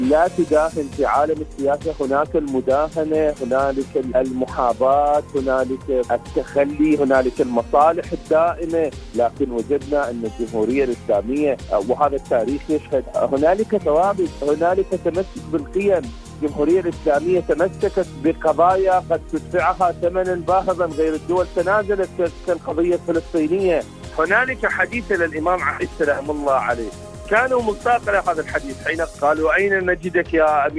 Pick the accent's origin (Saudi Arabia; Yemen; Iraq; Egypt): Iraq; من العراق